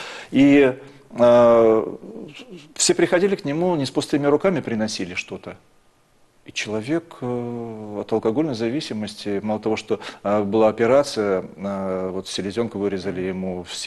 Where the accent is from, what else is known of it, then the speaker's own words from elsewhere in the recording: Georgia; Я сам грузин, и не представляю себе, что такое застолье без каких-то добрых слов, без тостов.